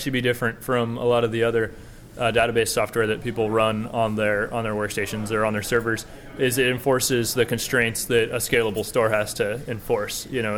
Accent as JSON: {"language": "English", "town": "Portland", "region": "Oregon", "country": "United States", "said": "from Portland, Oregon."}